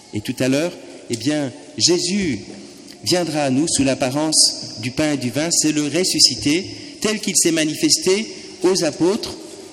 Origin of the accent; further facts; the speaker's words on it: Bordeaux, Nouvelle-Aquitaine, France; Eh bien, vous savez, moi je viens de Bordeaux.